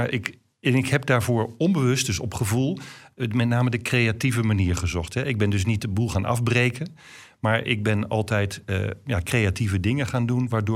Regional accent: Haren, Groningen, Netherlands; het gezin waar ik opgegroeid ben in Klein Koppen aan de Rijksstraatweg 255A in Haren.

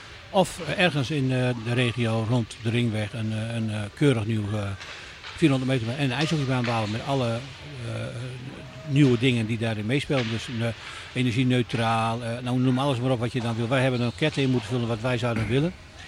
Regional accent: Netherlands; En we willen soms als Nederlanders, harde werkers, willen altijd heel hard werk, maar je moet die puck het werk laten doen.

